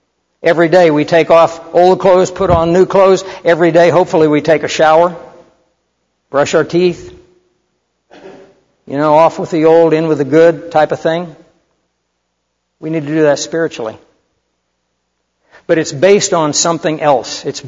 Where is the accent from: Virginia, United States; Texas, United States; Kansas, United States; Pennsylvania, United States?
Kansas, United States; I come from Kansas originally. We have great grass fires there that burn across the prairie.